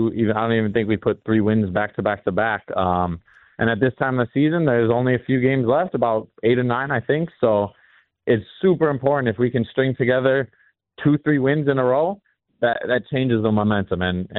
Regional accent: England, United Kingdom; Well, I'm English. My dad's English.

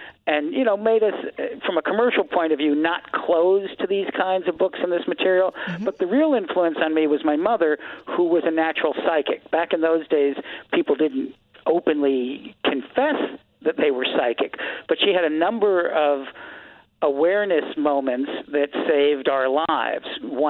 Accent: New York, United States; I was raised outside of New York City.

